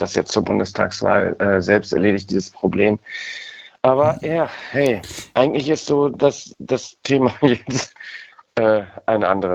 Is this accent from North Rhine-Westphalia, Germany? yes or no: yes; Cologne, North Rhine-Westphalia, Germany; in meiner Heimatstadt Köln